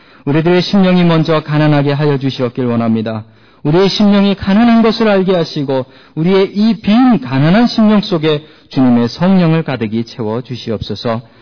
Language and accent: Korean; Seoul, South Korea; 저의 고향은 서울 봉천동입니다. 봉천동에서 참 많이 자랐습니다.